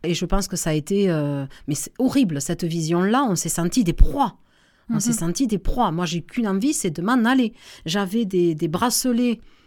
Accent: Occitanie, France; J'en suis native, je suis du Tarn, donc je me l'aime.

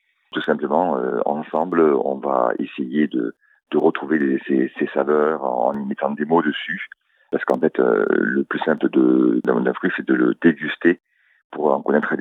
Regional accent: Toulouse, Occitanie, France; accent: southwest French; moi je suis de Toulouse, avec l'accent qui va bien, bien sûr, le sud-ouest.

